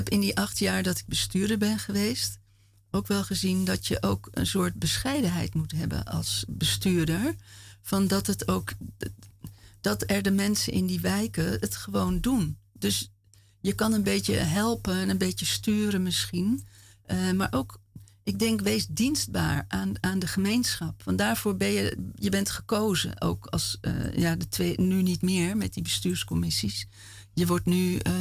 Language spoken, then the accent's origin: Dutch; Alkmaar, North Holland, Netherlands; Want ik ben natuurlijk als kind in Alkmaar opgegroeid, ook in een wijk.